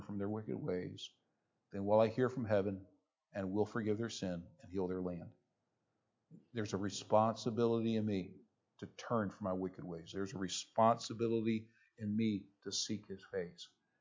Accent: United States; So as a Christian and as an American, I gotta reinforce in my own heart and mind

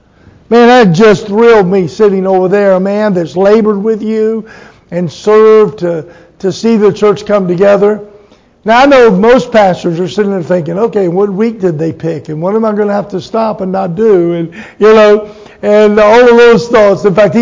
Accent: Virginia, United States; And we are from Virginia, just on the other side of the line. And so we're all from Virginia, amen?

